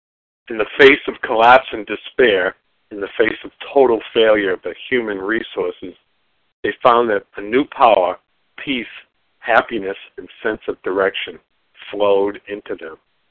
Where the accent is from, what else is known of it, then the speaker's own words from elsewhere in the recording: Massachusetts, United States; Good morning … from Massachusetts, a recovered compulsive overeater.